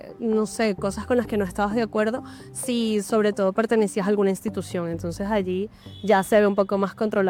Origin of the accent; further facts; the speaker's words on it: Venezuela; moved away; no soy de aquí, soy de Venezuela